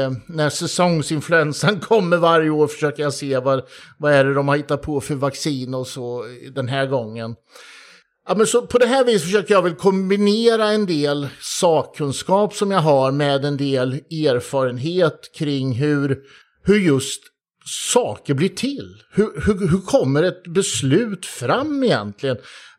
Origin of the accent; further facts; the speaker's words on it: Östergötland, Sweden; now in Stockholm, Sweden; jag är en gammal östgöte som bor i Stockholm sedan många, många år.